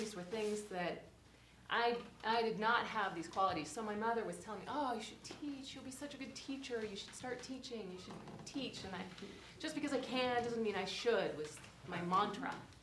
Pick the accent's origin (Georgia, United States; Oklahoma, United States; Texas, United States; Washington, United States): Washington, United States; Seattle; I'm from Seattle. And this was my childhood family vacation, was to come up to Holden, and we kind of alternated winter and summer.